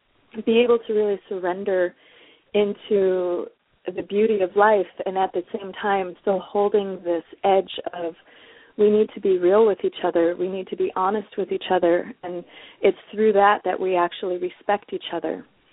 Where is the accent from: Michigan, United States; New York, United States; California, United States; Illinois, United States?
Michigan, United States; Detroit; I'm originally from Detroit, and Detroit people are often very outspoken